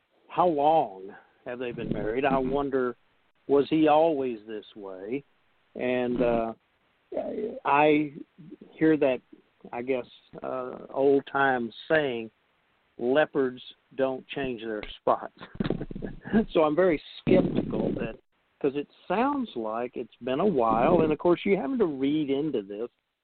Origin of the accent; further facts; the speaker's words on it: Texas, United States; because I'm a guy and I'm a Texan and I know everything.